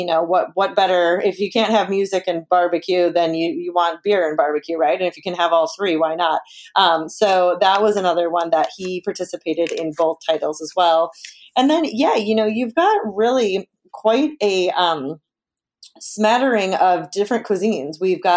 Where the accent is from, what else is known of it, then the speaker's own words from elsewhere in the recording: Chicago, Illinois, United States; So it was almost like she and I just switched places, right? Being that I'm from Chicago.